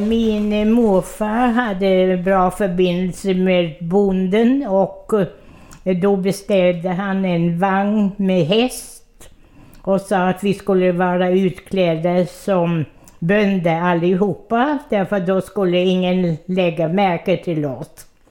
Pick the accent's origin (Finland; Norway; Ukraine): Ukraine; Odessa, Odessa Oblast; also born or lived in Russia; now in Sweden; Vi bodde i Odessa, det ligger i Ukraina. Min morfar hade ett hus mitt i stan och det hade plats för alla hans barn.